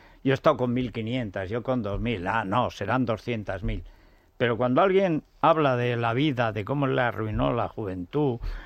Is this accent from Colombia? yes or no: no; Pinar de las Fuentes, Aragon, Spain; Oye, hay un agua en mi pueblo, el Pinar de las Fuentes, en los Montes Universales.